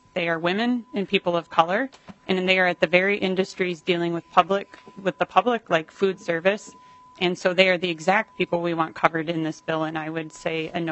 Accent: Duluth, Minnesota, United States; I'm from Duluth. Obviously, most everybody knows that.

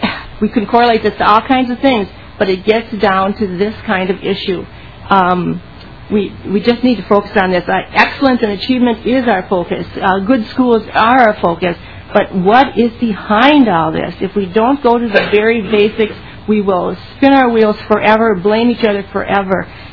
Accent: Columbia Heights, Minnesota, United States; I'm from Columbia Heights, Fridley area, and I was 10 years on the school board in Columbia Heights

